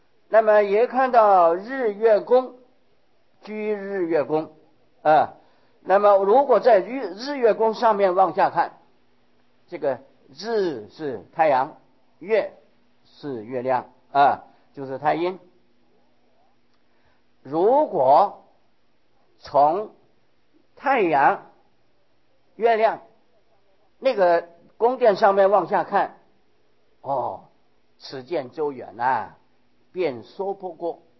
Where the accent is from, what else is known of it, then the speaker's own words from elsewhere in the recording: Taiwan; 例如说，我们是台湾的地方的人，就称为台湾人。